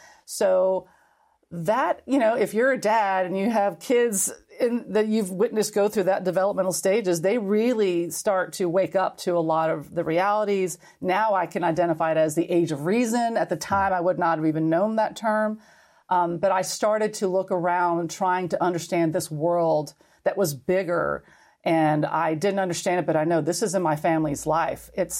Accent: New York City, New York, United States; Well, I grew up in New York City, very small family, just my brother and myself and my parents.

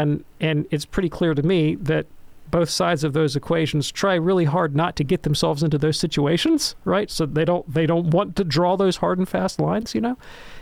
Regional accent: the South, United States; So, like, I grew up in the Protestant South

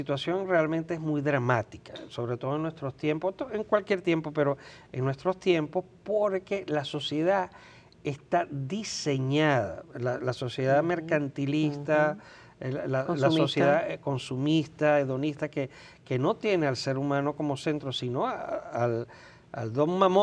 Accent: Venezuela; born there; en el país donde yo nací, en Venezuela

